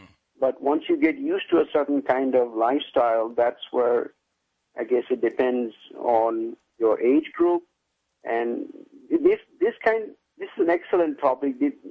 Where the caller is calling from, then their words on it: Houston, Texas, United States; Yeah, I'm in the energy corridor.